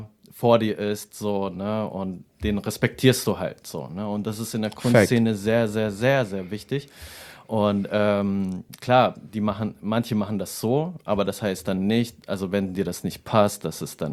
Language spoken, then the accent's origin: German; Braunschweig, Lower Saxony, Germany; also born or lived in Philippines; Ich komme aus Braunschweig, bin auf den Philippinen geboren